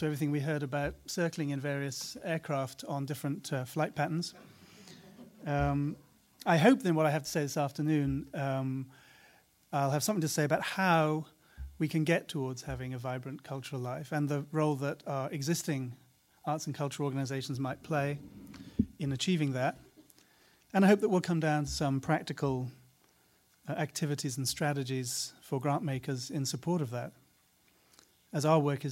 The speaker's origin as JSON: {"language": "English", "country": "United Kingdom", "said": "I try really hard not to quote my countrymen too much, especially large cigar-smoking ones."}